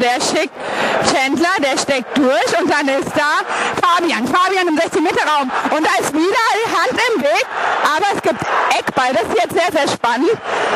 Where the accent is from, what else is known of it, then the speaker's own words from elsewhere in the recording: Frankfurt, Hesse, Germany; Aber als Frankfurter möchte man natürlich hier im Stadion mehr.